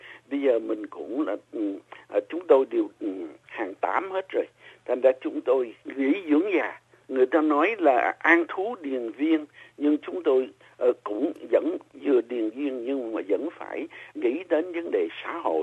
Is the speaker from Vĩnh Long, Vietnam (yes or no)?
yes; Vĩnh Long, Vietnam; Nói về bệnh thông thường và cái cuộc đời của tôi khi lúc nhỏ ở tỉnh Vĩnh Long. Cuốn số 2 thì nói chuyện về vấn đề cái tình cảm của mình qua tỉnh Vĩnh Long với lại An Giang